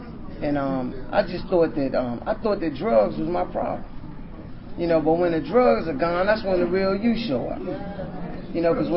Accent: Washington, District of Columbia, United States; I want to just say that I was born and raised in Washington, D.C.

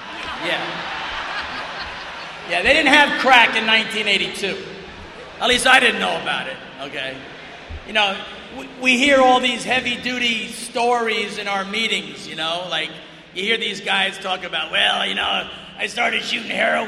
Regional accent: New Jersey, United States; now in San Diego, United States; You know, I live in San Diego, California, but I grew up in New Jersey.

